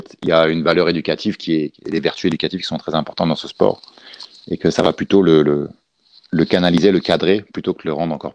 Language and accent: French; Paris, Île-de-France, France; Moi, je viens de Paris. Je suis entre Paris et Munich, et en Allemagne.